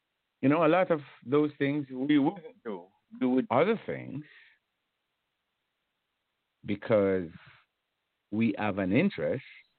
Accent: Saint Catherine, Jamaica; I grew up youngster in Jamaica, St. Catherine area there

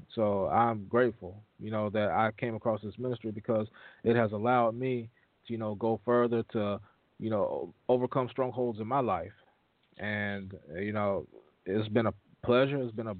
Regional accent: the Carolinas, United States; I am from the Carolinas, about 6-7 hours away from Brother Emmett and Brother John.

